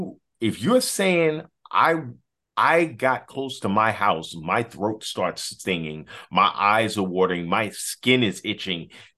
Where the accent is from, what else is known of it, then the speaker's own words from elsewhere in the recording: New York, United States; the haunting thing that I remember as a New Yorker, 9/11